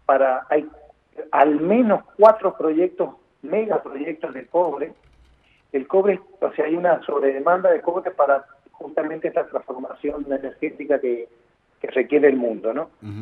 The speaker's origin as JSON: {"language": "Spanish", "country": "Argentina", "said": "tenemos como argentinos acordar nuestras bases de crecimiento"}